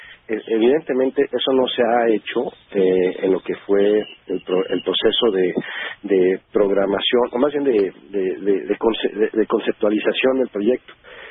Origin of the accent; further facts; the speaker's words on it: Mexico; como mexicanos nos está llamando la atención.